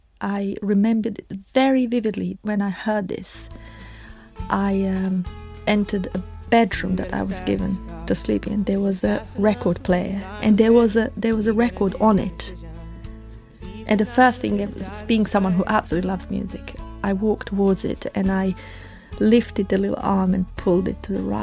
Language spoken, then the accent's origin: English; Bosnia & Herzegovina; I've actually walked into someone's office and said, I come from Bosnia. I need education.